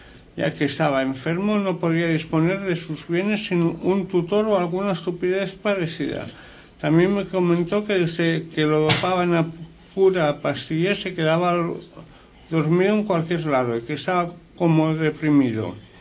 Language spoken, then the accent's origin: Spanish; Argentina; now in Alicante, Spain; Les escribo desde Alicante. Soy argentino y hace ya 10 años que vivo en España.